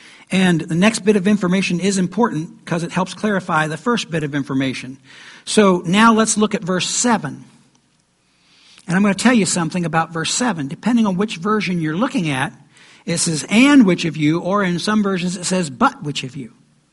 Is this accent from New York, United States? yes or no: no; Ohio, United States; We grew up in the Hocking Hills.